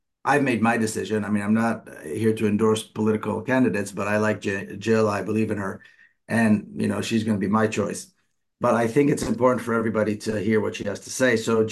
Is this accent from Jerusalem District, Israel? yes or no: yes; Jerusalem, Jerusalem District, Israel; I was born and raised in Palestine, in Jerusalem.